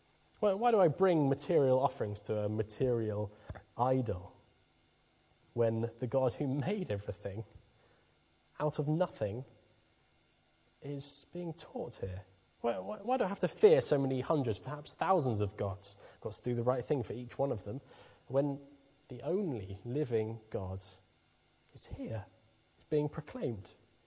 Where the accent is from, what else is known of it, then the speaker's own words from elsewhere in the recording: London, United Kingdom; I grew up in London